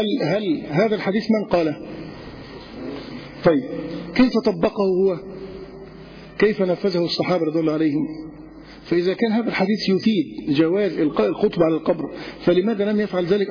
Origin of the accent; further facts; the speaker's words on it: Egypt; عندنا في مصر